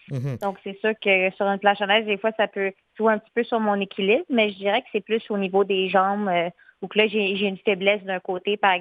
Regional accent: Saint-Sauveur, Quebec, Canada; En fait, moi, je viens de Saint-Sauveur, puis j'ai 20 ans.

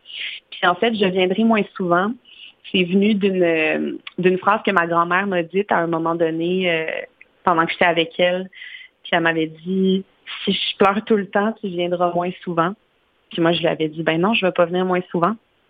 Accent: Quebec City, Quebec, Canada; Oui, ben moi, j'ai grandi à Québec puis j'ai étudié en théâtre, en interprétation théâtrale à Saint-Hyacinthe.

